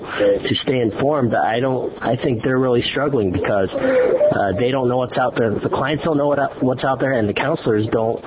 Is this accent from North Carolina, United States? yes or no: no; Chicago, Illinois, United States; I'm from Chicago.